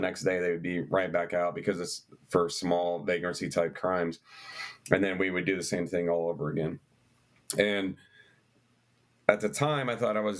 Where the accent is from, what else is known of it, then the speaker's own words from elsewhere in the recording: Wichita, Kansas, United States; I grew up in West Wichita. I never met a homeless person before.